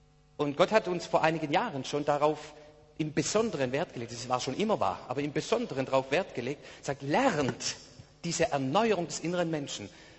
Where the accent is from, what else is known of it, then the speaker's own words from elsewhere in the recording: Baden-Württemberg, Germany; bei uns im Schwabenland ist es so. Das heißt, für uns ist es unglaublich schwer, einfach zu empfangen